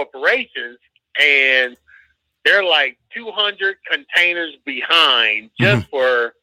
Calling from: Texas, United States; from Texas.

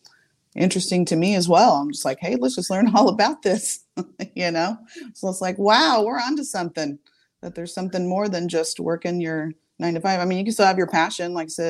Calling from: Missouri, United States; also born or lived in Kansas; I'm calling in from Missouri, Southwest Missouri. Yep. Nice. Been living here about my whole life.

